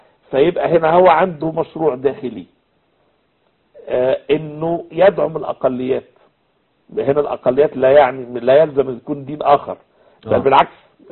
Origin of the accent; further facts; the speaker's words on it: Egypt; عندنا في مصر